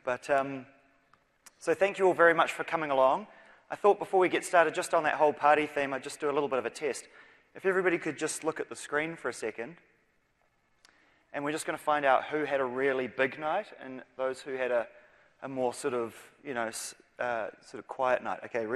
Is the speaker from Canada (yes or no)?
no; New Zealand; now in Seattle, United States; I'm a Kiwi on loan to Seattle. As you can tell, I probably don't sound like I'm from around here.